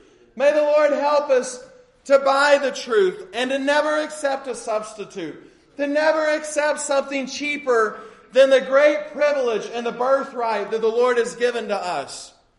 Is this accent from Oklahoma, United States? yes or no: yes; Guthrie, Oklahoma, United States; if I tell someone I'm from Guthrie, it doesn't mean a whole lot. But if I say I'm from Oklahoma, they most of the time know where that is.